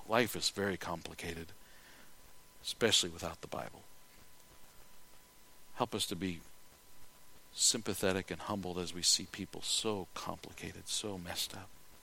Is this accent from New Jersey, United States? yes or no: no; South Dakota, United States; I said, hey, I'm from South Dakota.